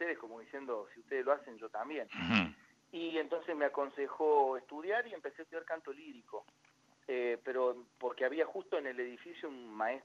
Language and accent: Spanish; Córdoba, Argentina; now in Buenos Aires, Argentina; vengo de una familia de Córdoba, nací en Córdoba, son todos folcloristas.